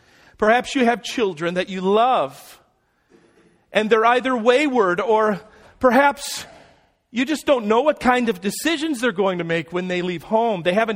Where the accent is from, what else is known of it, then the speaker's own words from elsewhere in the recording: Louisiana, United States; also born or lived in Chicago; I remember when I was about 7, I moved from Chicago to Louisiana, and I learned how to say y'all.